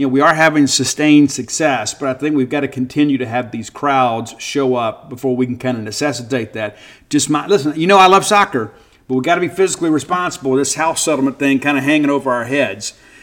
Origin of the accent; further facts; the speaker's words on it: Mississippi, United States; I felt like I needed to get out of Mississippi, and I did leave Mississippi, and ultimately I came home